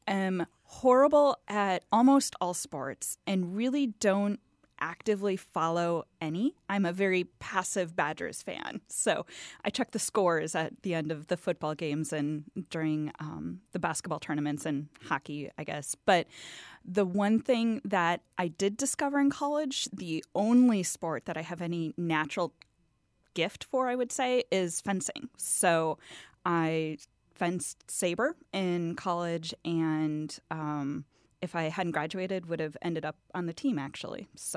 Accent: Wisconsin, United States; also born or lived in Ann Arbor; I'm originally from Wisconsin, so I am a cheesehead.

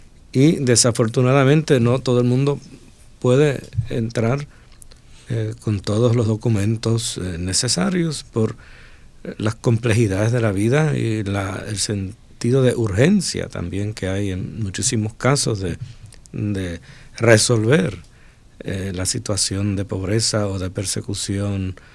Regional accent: Puerto Rico; Si nosotros, por ejemplo, como puertorriqueños hemos sufrido, ¿verdad?, las consecuencias del rechazo en el pasado

